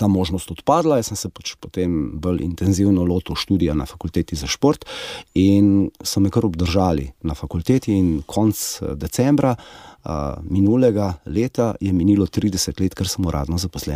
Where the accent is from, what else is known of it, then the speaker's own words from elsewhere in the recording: Rimske Toplice, Savinja, Slovenia; now in Ljubljana, Slovenia; prihajam iz Rimskih Toplic v Emono